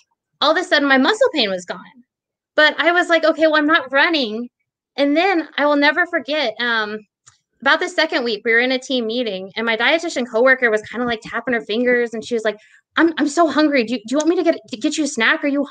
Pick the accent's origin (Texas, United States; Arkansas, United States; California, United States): Texas, United States; I'm from Texas, but all meat.